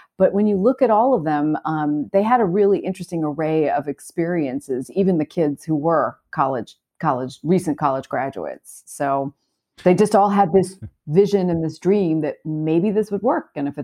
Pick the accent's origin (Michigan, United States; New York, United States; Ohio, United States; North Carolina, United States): New York, United States; Brooklyn; I grew up in Brooklyn, so I didn't even really know what it was.